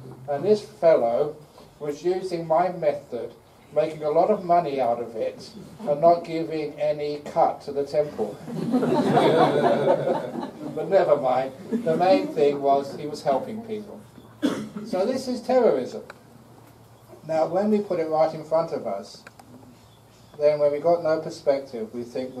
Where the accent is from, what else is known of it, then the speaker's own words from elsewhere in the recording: London, United Kingdom; born there; I said I was born in London in 1951, and of course my parents were Londoners, so they had to be in London during the Second World War.